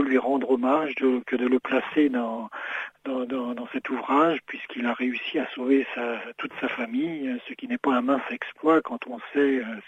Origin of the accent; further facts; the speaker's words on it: France; Je suis né en France, j'y ai fait mes études, je porte un nom italien, j'écris sur l'Antiquité romaine, et donc pendant longtemps, mon arménité a été occultée.